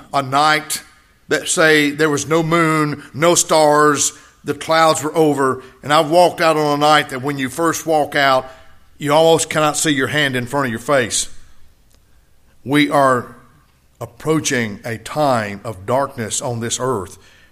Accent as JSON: {"language": "English", "region": "Mississippi", "country": "United States", "tie": "born or raised there", "said": "I grew up in Itawamba County. Fulton is the county seat of Itawamba County."}